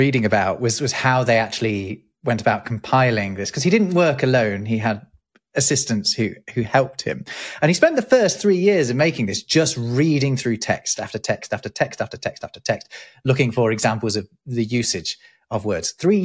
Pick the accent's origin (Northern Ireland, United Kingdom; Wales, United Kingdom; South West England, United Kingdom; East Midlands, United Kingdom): East Midlands, United Kingdom; Derby; So I grew up in Derby in the English Midlands